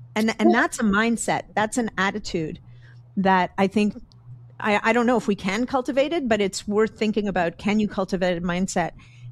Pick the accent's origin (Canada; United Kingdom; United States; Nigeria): Canada; I'm a Canadian. I'm going to be neutral, but just not going to go there.